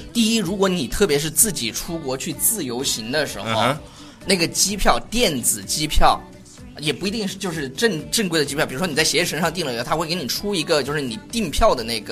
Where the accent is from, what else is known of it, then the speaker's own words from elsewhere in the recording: China; 就是至少他们知道我是中国人也没有怎么刁难我